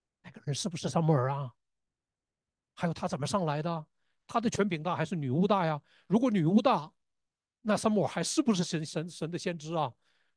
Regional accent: Northeast China, China; 我在东北农村以前长大的时候，就亲眼看到，看到过不少这样的例子

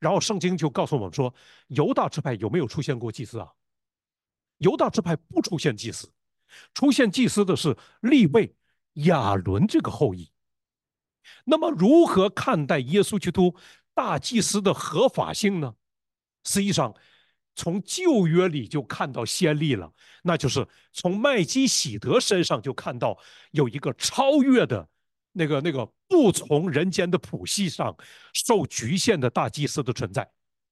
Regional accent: Northeast China, China; 我们坐在前头那个杜哥，他是东北人，他是跟我老乡。你知道吗？我们东北人有一句话，叫做"多少代多少代以前"。

